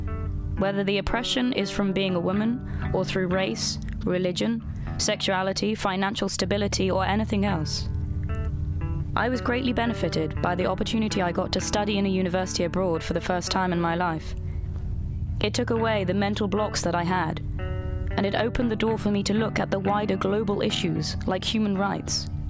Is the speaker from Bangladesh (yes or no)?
yes; Bangladesh; Correcting him, I said, "I'm East Pakistani, not Indian."